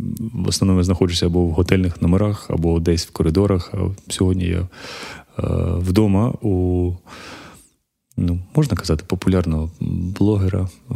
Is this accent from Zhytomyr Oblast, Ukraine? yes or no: no; Kharkiv, Kharkiv Oblast, Ukraine; Бо я як харків'янин